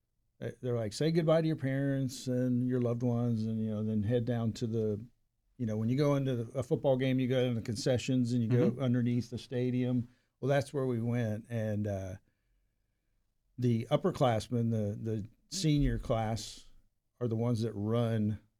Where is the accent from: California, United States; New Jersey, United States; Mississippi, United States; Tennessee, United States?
Tennessee, United States; Chattanooga; I grew up in Chattanooga.